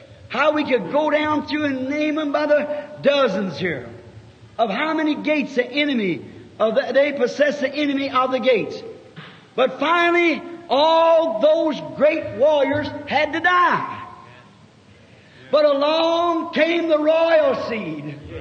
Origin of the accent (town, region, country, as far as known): Ireland